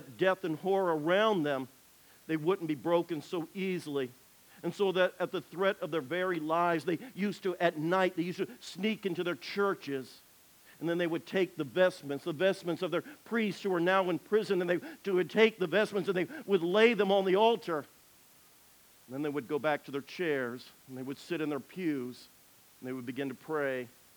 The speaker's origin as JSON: {"language": "English", "region": "Georgia", "country": "United States", "tie": "born or raised there", "said": "Now, as many of you know, I grew up here in Georgia."}